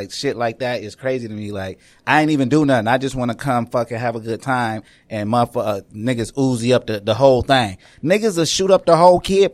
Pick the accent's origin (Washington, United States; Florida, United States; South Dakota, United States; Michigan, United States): Michigan, United States; If you love where you from, like I love where I'm from, just stay where you from. This day, I'm from Michigan. Even with that, I don't want to live nowhere else.